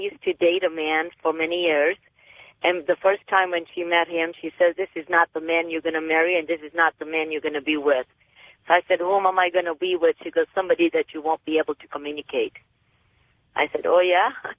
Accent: India; he was French and I'm Indian

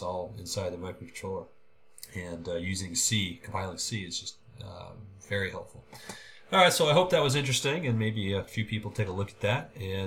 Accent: Oakland, California, United States; I was born and raised in Oakland.

